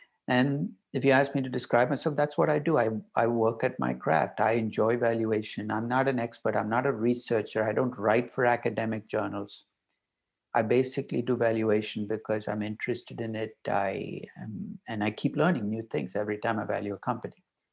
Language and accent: English; India; moved away as an adult; now in New York, United States; I grew up in India. I got my undergraduate degree in India, master's in India, that came out to the US to get an MBA and PhD at UCLA.